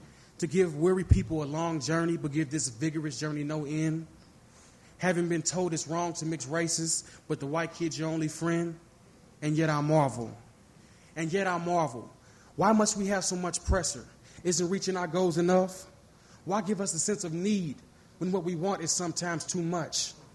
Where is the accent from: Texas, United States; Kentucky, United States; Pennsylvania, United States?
Kentucky, United States; Louisville; I'm from Louisville, Kentucky. Yeah, Iroquois High School.